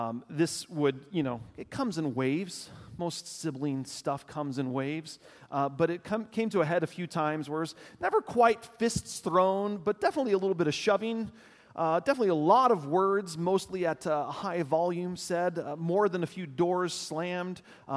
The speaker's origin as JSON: {"language": "English", "town": "La Porte", "region": "Texas", "country": "United States", "tie": "born or raised there", "also_born_or_lived": "Beaumont", "said": "I was like a, you know, fifth grader, sixth grader. She was into high school when we moved from LaPorte, Texas, southeast Houston, to Beaumont, almost to the Louisiana border there on the Gulf Coast of Texas."}